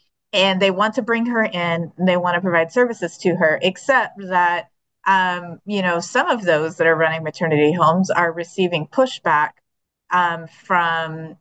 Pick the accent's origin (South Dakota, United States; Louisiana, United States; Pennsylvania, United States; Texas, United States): Texas, United States; Houston; Well, so for the audience, I'm from Houston. And as much as I attest this, we do annually have a huge event where we all wear our boots.